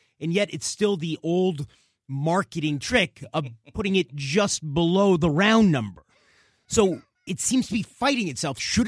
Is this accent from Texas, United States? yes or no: no; New York, United States; Well, I'm from New York.